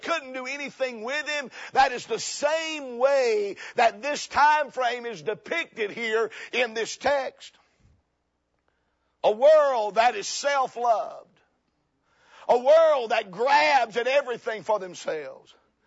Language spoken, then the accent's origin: English; South Carolina, United States; now in Kentucky, United States; I'm originally from South Carolina. I've been in Kentucky for 30 years.